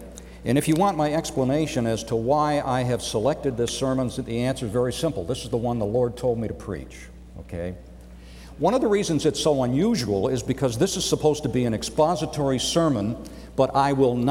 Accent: Cleveland, Ohio, United States; I am a native of Cleveland, Ohio, which for some of you, you may not know this, it's the cultural center of America.

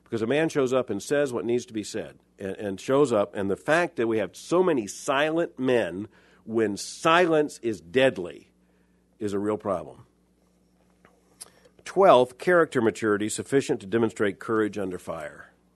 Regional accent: Lakeland, Florida, United States; the church I grew up in Lakeland, Florida.

